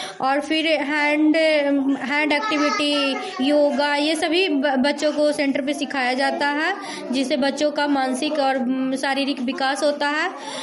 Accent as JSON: {"language": "Hindi", "town": "Akaid", "country": "India", "said": "मैं अकैड़ गांव से हूँ, मैं आंगनबाड़ी सेविका हूँ"}